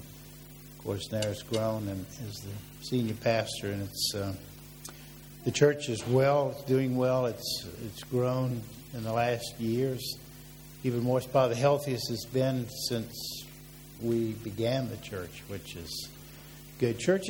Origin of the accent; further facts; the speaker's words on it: Tappahannock, Virginia, United States; I grew up in Essex County. The next one was Middlesex, is Lancaster, Northumberland, Westmoreland. And then a few Indian names get mixed in. Our little town was called Tappahannock.